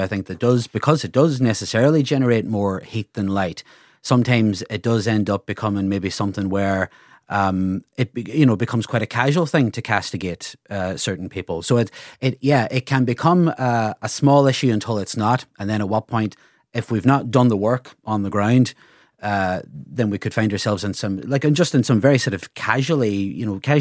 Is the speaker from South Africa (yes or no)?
no; Ireland; as Irish people, we need to be, I think, very, very acutely aware of this, of a doctrinaire idea of what it is to be Irish.